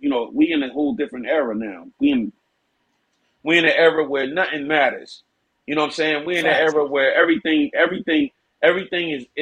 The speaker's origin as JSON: {"language": "English", "country": "Canada", "said": "No, I'm from Canada, but I'm from downtown."}